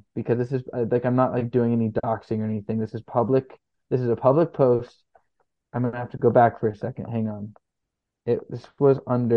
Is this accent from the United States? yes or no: yes; Florida, United States; I grew up in Pinellas County.